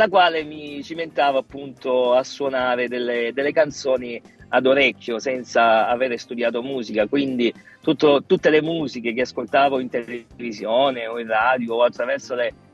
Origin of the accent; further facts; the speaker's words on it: Mesagne, Apulia, Italy; Io sono di Mesagne, un comune della provincia di Brindisi, nel Salento esattamente.